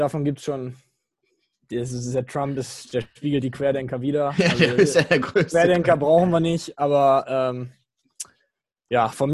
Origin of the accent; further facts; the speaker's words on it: Germany; was für mich persönlich als Deutscher überhaupt keinen Sinn ergibt